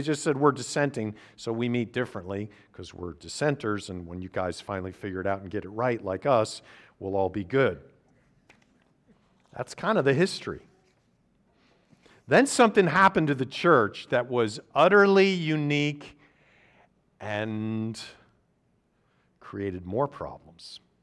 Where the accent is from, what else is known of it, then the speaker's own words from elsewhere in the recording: New Jersey, United States; In the mid-Atlantic colonies, New Jersey in particular, my home state, you had no established church.